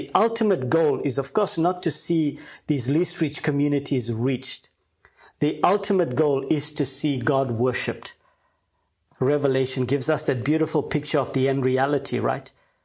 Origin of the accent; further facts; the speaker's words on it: Durban, KwaZulu-Natal, South Africa; now in Germany; I am South African. I come from Durban in South Africa, and I currently live here in Germany